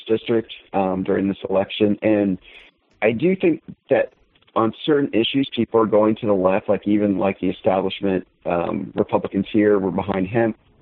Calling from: Kentucky, United States; from Kentucky Four.

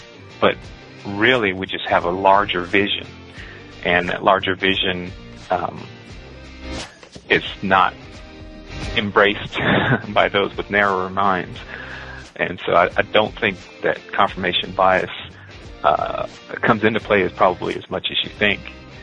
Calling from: Cary, North Carolina, United States; I'm calling from Cary, North Carolina.

